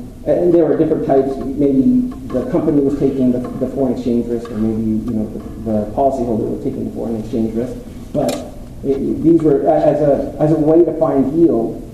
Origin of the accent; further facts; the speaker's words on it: Canada; this is the kind of dilemma that I faced as a Canadian, learning Japanese